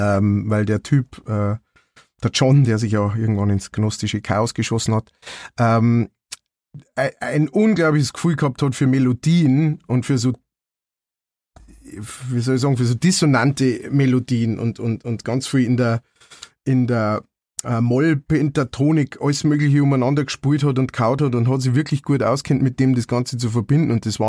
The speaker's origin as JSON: {"language": "German", "region": "Bavaria", "country": "Germany", "tie": "born or raised there", "said": "Also erstens einmal bin ich in Niederbayern aufgewachsen, da dauert alles ein bisschen länger."}